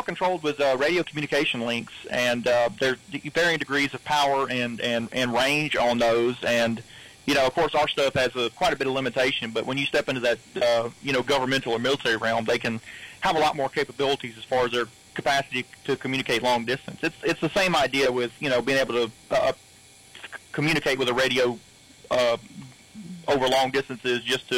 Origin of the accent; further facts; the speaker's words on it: Natchitoches, Louisiana, United States; I grew up in Natchitoches Parish, and I went to school here in Natchitoches all the way up through college.